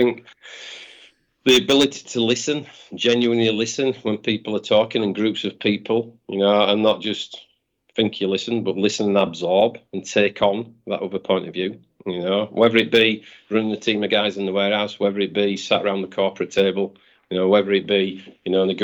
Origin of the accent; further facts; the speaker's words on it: Brighouse, Yorkshire and the Humber, United Kingdom; Brighouse, which is my hometown in West Yorkshire.